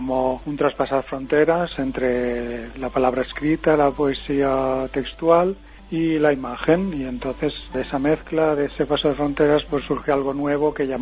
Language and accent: Spanish; Barcelona, Catalonia, Spain; Y yo, como has dicho antes, nací en Barcelona y he vivido gran parte de mi vida en Barcelona, pero desde hace unos 14 años me vine a vivir al campo, aquí en la provincia de Barcelona, pero ya lejos de la ciudad.